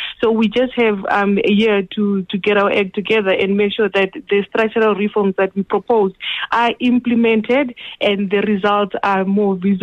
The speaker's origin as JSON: {"language": "English", "country": "South Africa"}